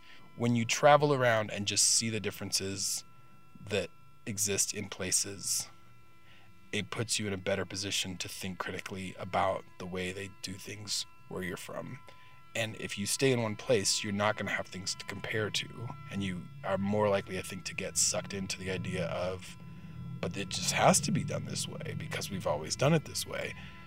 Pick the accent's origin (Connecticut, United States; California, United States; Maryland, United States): California, United States; Santa Maria; I grew up in California, a little town called Santa Maria. That region still feels like home in a different way because I grew up there.